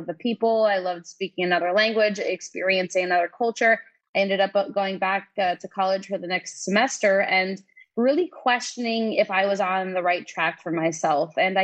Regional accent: New York, United States; I'm from New York originally. Our family trips were down to Florida.

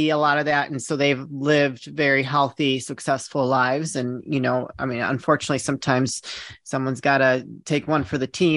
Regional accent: Illinois, United States; So I'm from the Chicagoland area. So I'm a total Midwest girl, born in the suburbs, moved to Michigan for a brief period. Then we moved back.

